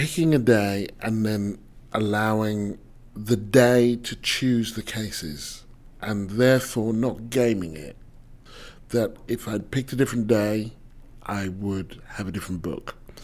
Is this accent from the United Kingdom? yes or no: yes; United Kingdom